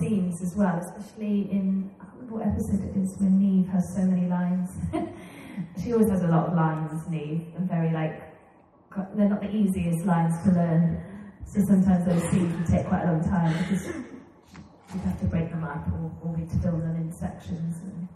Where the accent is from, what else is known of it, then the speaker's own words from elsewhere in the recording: Cardiff, Wales, United Kingdom; I grew up in Cardiff, so I knew that that's where it filmed